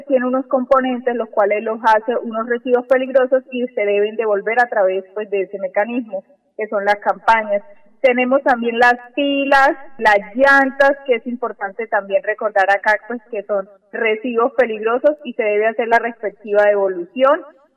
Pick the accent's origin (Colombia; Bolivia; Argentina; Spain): Colombia; como colombianos tenemos derechos a gozar de un ambiente sano